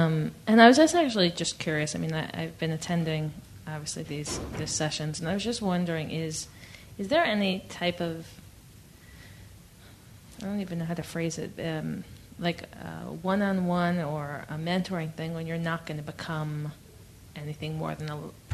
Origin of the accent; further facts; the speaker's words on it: New York, United States; I'm somewhat new to meditation and Buddhist practice, and I'm actually from New York.